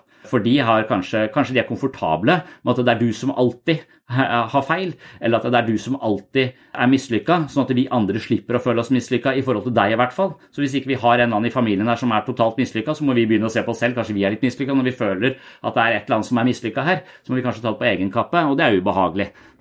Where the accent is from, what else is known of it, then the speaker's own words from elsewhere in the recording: Tønsberg, Vestfold, Norway; moved away as an adult; now in Denmark; Jeg tenkte litt det når jeg flyttet fra Tønsberg, hvor jeg vokste opp, til militæret, og når jeg flyttet fra militæret til Danmark